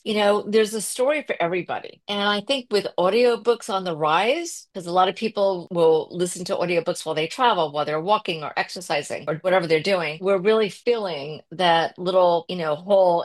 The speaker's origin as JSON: {"language": "English", "town": "Great Neck", "region": "New York", "country": "United States", "tie": "born or raised there", "said": "Okay, so thank you for asking. I'm originally from Long Island, from Great Neck, and I was a TV producer for 25 years."}